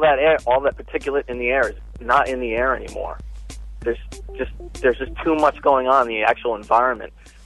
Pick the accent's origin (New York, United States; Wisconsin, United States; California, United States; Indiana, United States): New York, United States; now in Florida, United States; I'm from New York. I live in Florida now.